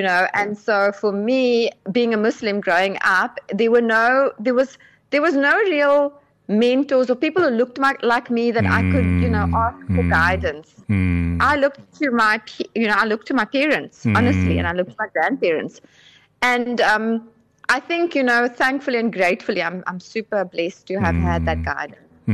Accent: Gqeberha, Eastern Cape, South Africa; I'm a small city girl, born and bred in Gqeberha, Eastern Cape. My whole life, grew up in the heyday of apartheid.

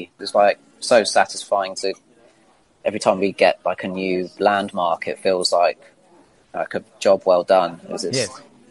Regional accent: Isle of Wight, South East England, United Kingdom; we're all from the Isle of Wight

